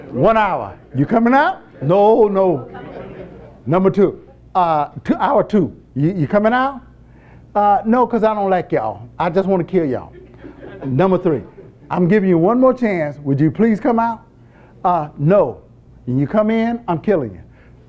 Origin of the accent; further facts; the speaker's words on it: North Carolina, United States; When I was growing up in Harnett County in North Carolina